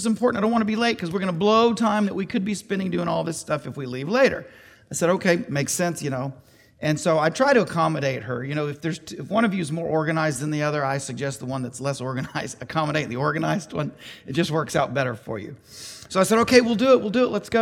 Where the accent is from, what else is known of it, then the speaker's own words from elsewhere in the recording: Chattanooga, Tennessee, United States; also born or lived in Memphis / Southern California; I was born in Tennessee, although on the western side, in Memphis. Spent some years in Memphis, moved here, spent most of my childhood in this area, Chattanooga area